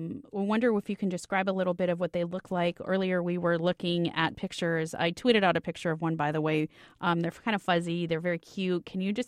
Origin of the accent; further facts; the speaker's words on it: Miami, Florida, United States; I grew up on the coast, except I grew up in Miami. So like the southern part of the East Coast